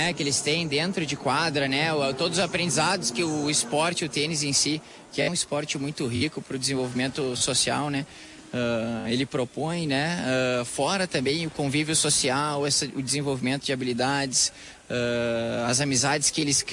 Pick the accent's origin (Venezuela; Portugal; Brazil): Brazil; Porto Alegre, Rio Grande do Sul; Bom dia aos ouvintes, sou de Porto Alegre, sim.